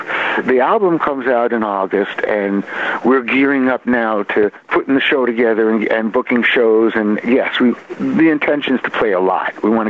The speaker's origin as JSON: {"language": "English", "town": "Brooklyn", "region": "New York", "country": "United States", "tie": "born there", "also_born_or_lived": "Forest Hills, Queens", "said": "I was born in Brooklyn. I only lived there till I was three. My mom was a Juilliard-trained singer, so I got the music from her. And so after three, we lived in Forest Hills, Queens for 3 years."}